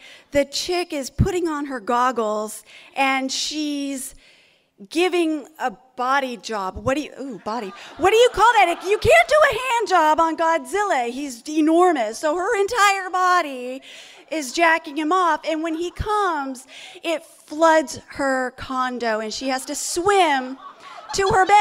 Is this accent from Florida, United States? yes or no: no; Sacramento, California, United States; Okay, I'm from Sacramento, and that's where I'm going to take you right now.